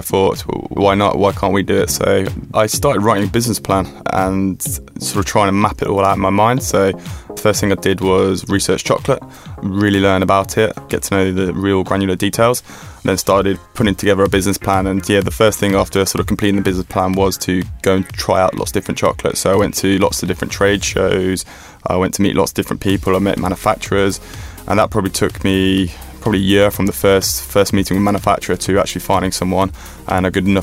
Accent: Birmingham, West Midlands, United Kingdom; I grew up in Birmingham, in Edgbaston

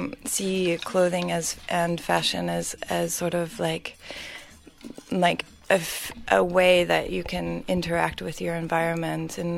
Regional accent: Edmonton, Alberta, Canada; I'm originally from Canada, from Edmonton, and I started making clothing at a young age

